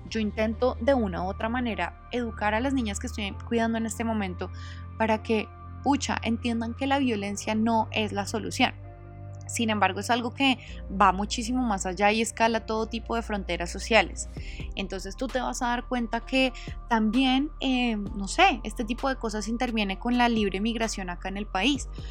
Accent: Colombia; No, de Colombia, Latinoamérica, ¿cierto?

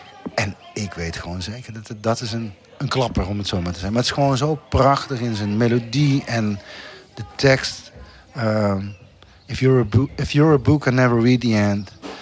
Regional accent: southern Netherlands, Netherlands; accent: soft G; Ja, bij mijn zachte G gaat het nog.

